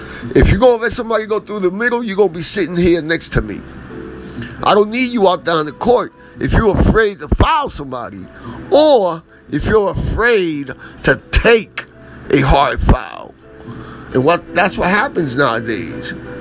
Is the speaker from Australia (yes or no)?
no; New York, United States; What am I going to say? I'm a New Yorker.